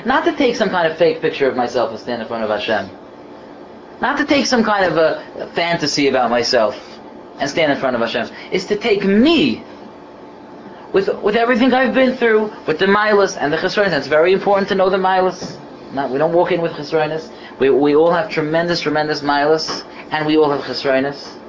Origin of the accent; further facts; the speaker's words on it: United States; born there; I was born in America. I was born now, a difficult, confusing, dangerous time.